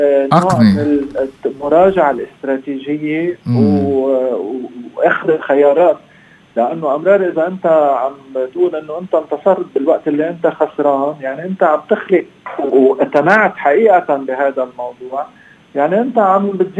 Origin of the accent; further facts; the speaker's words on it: Lebanon; ولكن نحن اليوم بحاجة ماسة كلبنانيين للمفاوضات